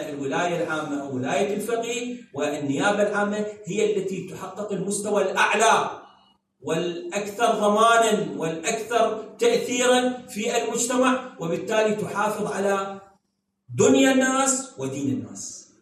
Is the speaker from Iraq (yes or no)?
yes; Iraq; إحنا دولة عراقية 70% تقريبا شيعة إمامية